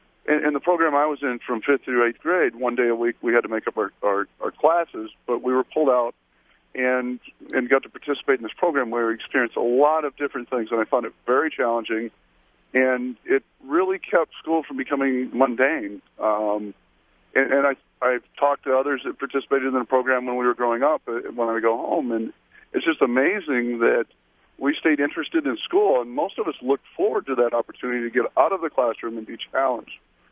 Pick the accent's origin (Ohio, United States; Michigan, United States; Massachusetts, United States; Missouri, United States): Michigan, United States; I grew up in Michigan where I participated in what was called PAGE, a program for academically gifted education.